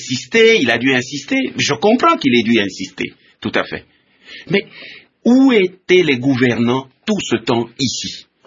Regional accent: DR Congo; C'est le premier sentiment que je suis en train d'exprimer ici, en tant que Congolais, en tant que chercheur, en tant que professeur d'université.

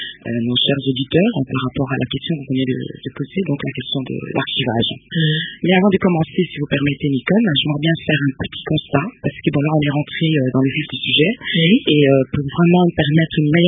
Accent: DR Congo; la République démocratique du Congo, qui est mon pays d'origine

